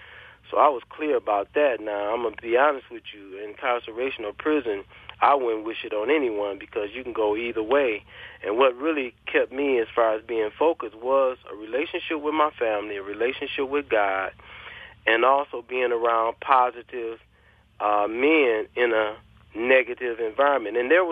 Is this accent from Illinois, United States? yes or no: yes; Chicago, Illinois, United States; born there; moved away; When I was younger, pretty much I was born in Chicago, and my dad got a job at V8, and we soon followed him over.